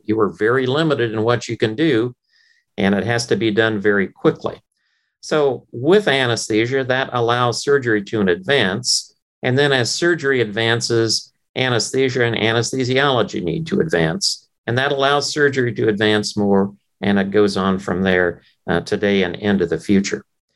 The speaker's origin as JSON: {"language": "English", "region": "Indiana", "country": "United States", "said": "I'm from Indiana, so I'll make that point."}